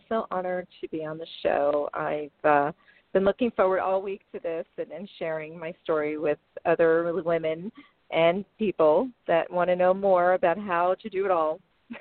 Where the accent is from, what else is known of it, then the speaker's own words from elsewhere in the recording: Brooklyn, New York, United States; moved away as an adult; I grew up in Brooklyn, so it's I mean, being out here 19 years, I've learned how to tone it down a little bit. But certainly, you can take me out of New York, but you can't take New York out of me.